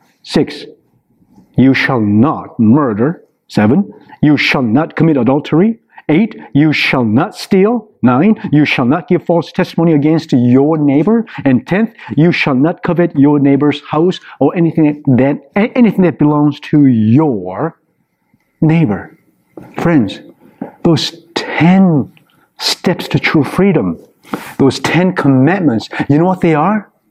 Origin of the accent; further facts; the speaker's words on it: Ann Arbor, Michigan, United States; We left Ann Arbor, Michigan, my hometown, Go Blue, and then about 30 minutes outside skirts of Chicago, we pulled in for gas.